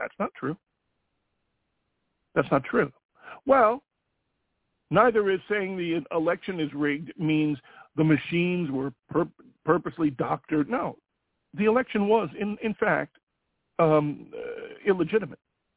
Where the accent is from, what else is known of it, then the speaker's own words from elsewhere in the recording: Ireland; I'm Irish, so I can say it, all Irish people are lazy and horrible